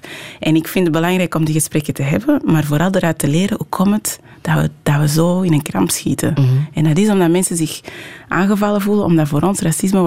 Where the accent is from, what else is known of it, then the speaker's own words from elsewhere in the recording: Belgium; zeker niet van ons als Belgen zijn